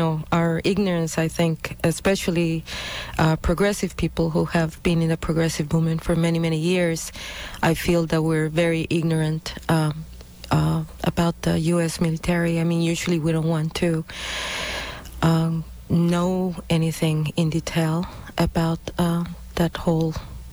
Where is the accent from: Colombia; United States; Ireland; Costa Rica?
Costa Rica; I'm from Costa Rica, and I, during the late 70s, early 80s, I was there during the invasions